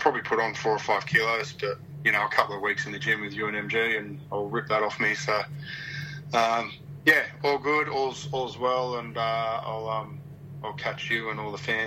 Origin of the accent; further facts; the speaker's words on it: England, United Kingdom; You're on the other side of the world, like watching, you know, being an English fan watching your NRL side win in Australia and having no friends or family there.